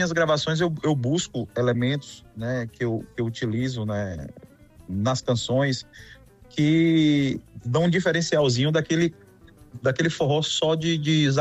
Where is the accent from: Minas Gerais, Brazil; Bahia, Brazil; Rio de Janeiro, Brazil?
Bahia, Brazil; Mundo Novo; No meu interior lá, eu sou de Mundo Novo, Bahia, né?